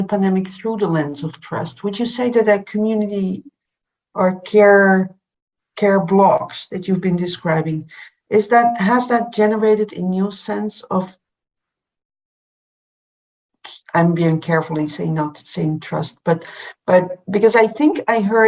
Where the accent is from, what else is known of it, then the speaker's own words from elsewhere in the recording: Berlin, Germany; because I'm from Berlin myself